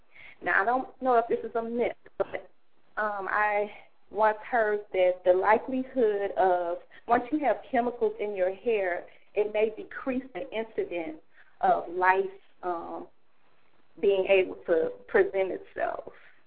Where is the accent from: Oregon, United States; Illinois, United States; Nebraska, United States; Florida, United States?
Illinois, United States; Chicago; I'm from the Chicago area.